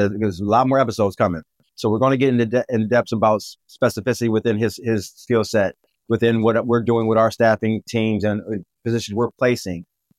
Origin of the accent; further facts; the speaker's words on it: Cleveland, Ohio, United States; now in Marbella, Spain; we're both from Cleveland, Ohio. I'm sitting to you right now on my balcony, condo right here in Marbella, Spain.